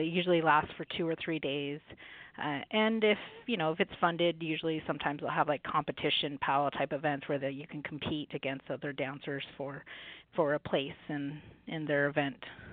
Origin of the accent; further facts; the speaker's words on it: Yakama Indian Reservation, Washington, United States; Well, I'm actually from the reservation I work for. I grew up here on the Yakima Nation Reservation, and I could say that my experiences here growing up on the res I've been fortunate.